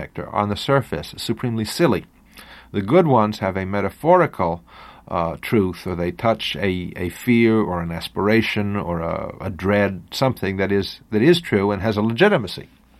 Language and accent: English; White Plains, New York, United States; When I grew up in White Plains, which was absolutely the capital of boredom. I mean, it's like Australia, reduced to one small town and stuck in Westchester.